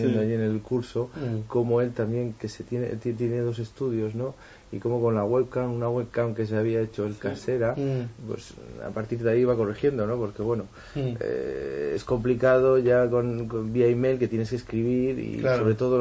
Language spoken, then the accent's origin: Spanish; Zamora, Castile and León, Spain; Yo soy de Zamora.